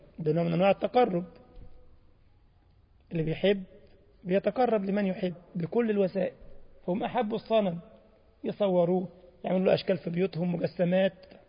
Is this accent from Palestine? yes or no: no; Egypt; واذكر عندنا في مصر قديما ونحن صغار كان يقول لك في منطقه في الهرم